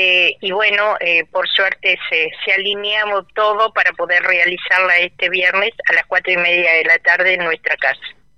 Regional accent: Montevideo, Uruguay; now in Barra del Chuy, Uruguay; Nosotros venimos de Montevideo, hace 17 años que vivimos en Barra

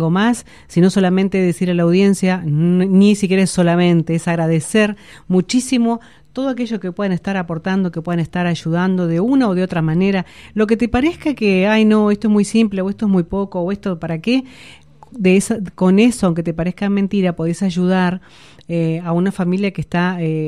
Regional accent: Uruguay; como ciudad, como pueblo, como uruguayos que somos

